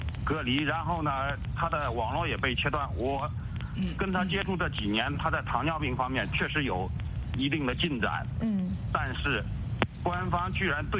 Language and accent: Chinese; Jiangsu, China; 我是江苏的